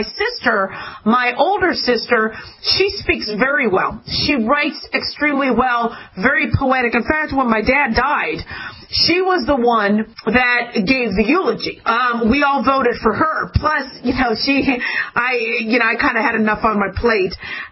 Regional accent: United States; born there; English is supposed to be my first language, right? You know, I was born in America. You know, my mom spoke English, but she spoke very quickly

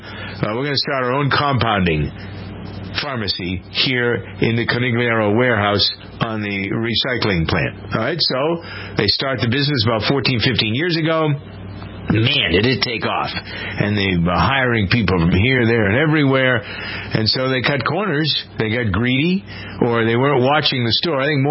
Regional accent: Framingham, Massachusetts, United States; the story originated in my hometown of Framingham, which is a community 26 miles due west of Boston, where I've lived all my life.

